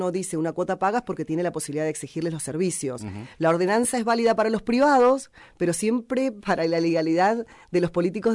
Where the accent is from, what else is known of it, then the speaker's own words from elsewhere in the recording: San Antonio Oeste, Río Negro, Argentina; also born or lived in Cipolletti; Yo soy nacida, criada en San Antonio Oeste hasta mis 16 años. Cuando ya perfilábamos para la universidad, mi padre decide llevarnos a Cipolletti, porque ya estaba con una empresa él ahí instalándose. Así que soy también cipolleña por adopción.